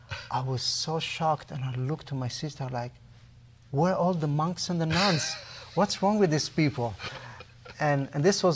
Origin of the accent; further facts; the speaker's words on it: Tel Aviv, Tel Aviv District, Israel; I was born and raised in Jaffa in Tel Aviv. The Jewish family